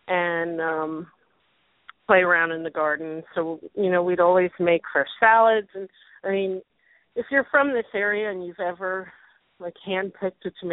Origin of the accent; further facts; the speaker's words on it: Delmar, United States; I grew up in Delmar, so I grew up by the beach.